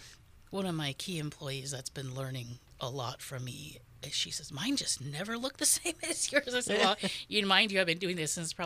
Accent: New York City, New York, United States; also born or lived in Connecticut; I was born in New York City, raised in the city, and then also Connecticut.

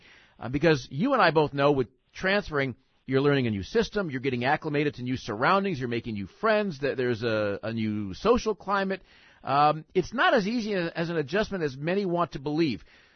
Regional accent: Midwest, United States; You always hear me whining about weather here because I'm a Midwesterner, so I like snow.

